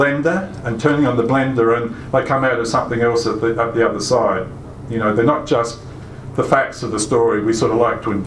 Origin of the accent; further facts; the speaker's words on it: Murray Bridge, South Australia, Australia; My growing up in Murray Bridge and being part of that sort of family who'd settled in the area for many, many years.